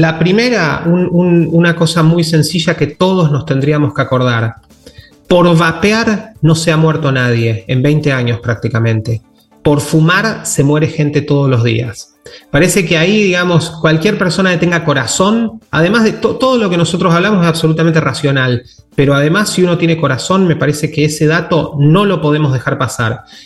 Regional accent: Argentina; yo soy argentino

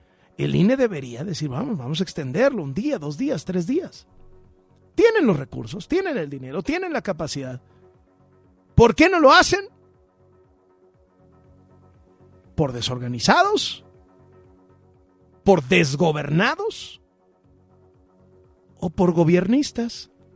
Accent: Mexico; como los mexicanos somos mexicanos y vamos todos hasta el final

